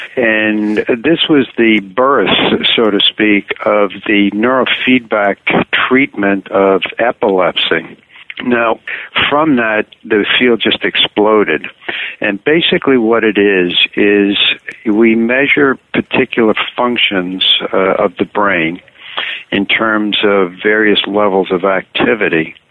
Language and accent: English; New York City, New York, United States; now in Vancouver, Canada; Well, I'm originally from New York City.